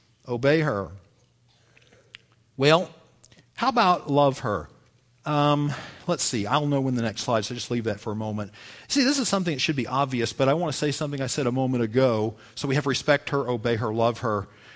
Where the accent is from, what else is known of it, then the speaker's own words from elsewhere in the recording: the South, United States; I'm going to tell you right now, folks, I grew up in the South. I grew up with them.